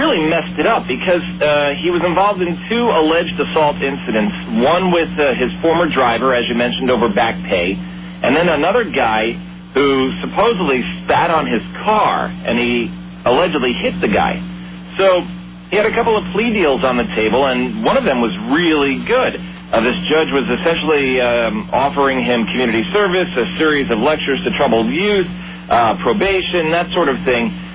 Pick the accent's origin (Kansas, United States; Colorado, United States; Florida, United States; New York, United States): New York, United States; Brooklyn; My hometown, Brooklyn.